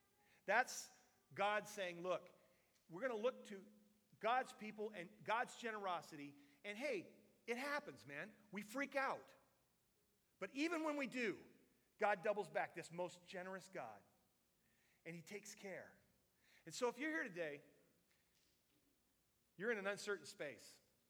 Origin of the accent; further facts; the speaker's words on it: Palouse, United States; I grew up in the Palouse, so I understand all things wheat